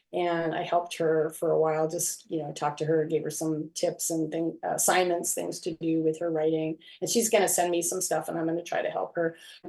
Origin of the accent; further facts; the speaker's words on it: Hollywood, California, United States; Yeah, I mean, I grew up in Hollywood with a screenwriter, producer, mother.